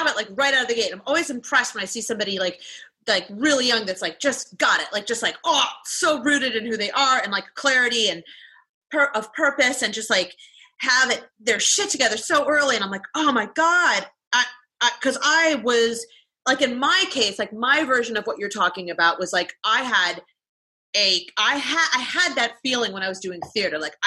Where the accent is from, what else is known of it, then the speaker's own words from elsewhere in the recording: Cleveland, Ohio, United States; I grew up in Ohio, like in Cleveland.